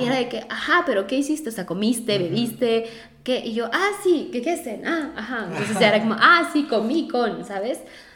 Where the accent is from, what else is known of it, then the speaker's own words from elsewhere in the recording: Mexico; moved away as an adult; Sí, justo cuando me fui de México, pues renuncié a mi trabajo.